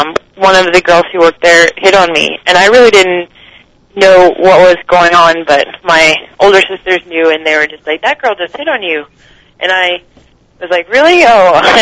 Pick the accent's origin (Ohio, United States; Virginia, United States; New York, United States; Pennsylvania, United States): Virginia, United States; Roanoke; I was born and raised in Virginia. Roanoke, Virginia is kind of in the southwest part in the mountains.